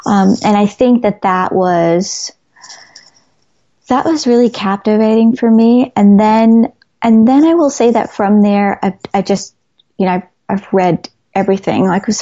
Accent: New York City, New York, United States; I grew up in Queens, like the book.

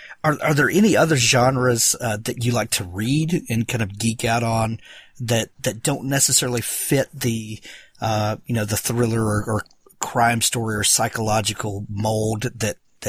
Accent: Mississippi, United States; I'm from Mississippi, and I think there's a lot of similarities in that our state is very green, very lush

